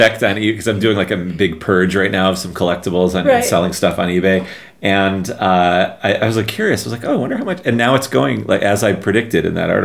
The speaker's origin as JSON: {"language": "English", "town": "Chicago", "region": "Illinois", "country": "United States", "said": "We're both from the South Side of Chicago. Mm-hmm. I'm a fifth generation South Sider. We were from the same neighborhood, but never knew each other."}